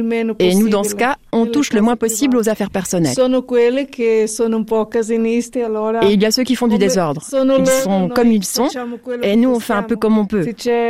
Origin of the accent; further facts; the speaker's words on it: Portugal; now in Switzerland; je viens du Portugal, je suis déjà là depuis 1995, mais pas seulement ici au Valdaos. J'ai été 2 années à Saint-Moritz, puis 2 ans à Maloya.